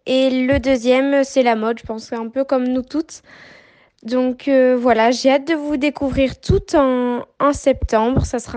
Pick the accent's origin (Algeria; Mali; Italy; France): France; Clermont-Ferrand, Auvergne-Rhône-Alpes; moi je viens de l'Auvergne, de Clermont-Ferrand, c'est au centre de la France pour celles qui connaissent pas trop.